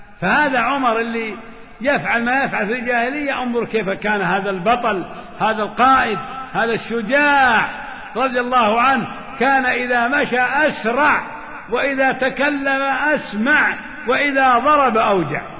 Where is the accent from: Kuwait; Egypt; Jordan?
Kuwait; ما هذه ما تصلح عندنا في الكويت